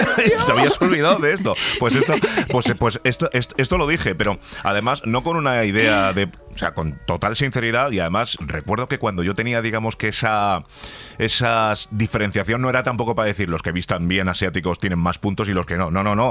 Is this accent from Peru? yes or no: no; Torrejón de Ardoz, Community of Madrid, Spain; yo crecí en Torrejón de Ardoz, en la época, además, donde estaban los afroamericanos.